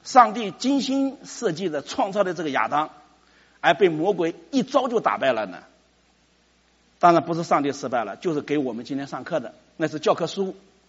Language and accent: Chinese; China; 我也是中国人